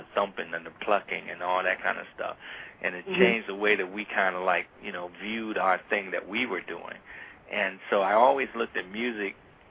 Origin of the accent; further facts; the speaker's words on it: Columbus, Ohio, United States; So Columbus, Ohio, like my home state.